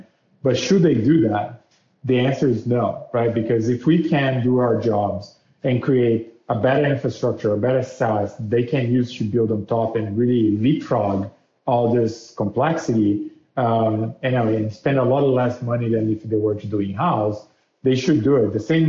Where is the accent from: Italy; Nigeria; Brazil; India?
Brazil; moved away as an adult; now in United States; So my background is, like, I'm originally from Brazil. I came to the US to go to business school.